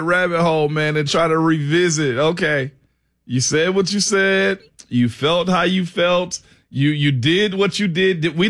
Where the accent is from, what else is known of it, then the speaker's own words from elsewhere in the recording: Nashville, Tennessee, United States; I would have enjoyed my later years being here in Nashville in my home state.